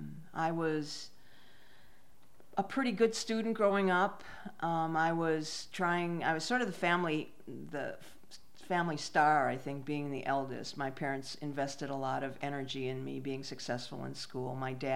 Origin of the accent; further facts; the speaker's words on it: Racine, Wisconsin, United States; born there; I was born in Racine, Wisconsin. I'm the eldest of six children.